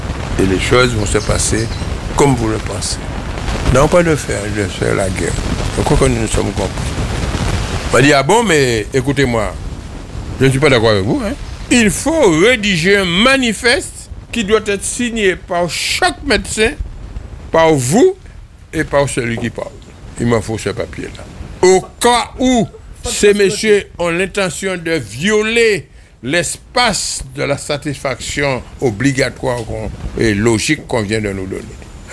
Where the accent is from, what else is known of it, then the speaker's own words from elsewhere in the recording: Guadeloupe; Je suis guadeloupéen.